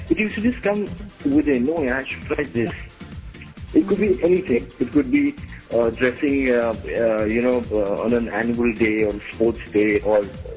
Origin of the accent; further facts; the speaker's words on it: Delhi, India; now in Mumbai, India; I'm from Delhi, so I came to Bombay and started auditioning for a lot of advertisements and other things.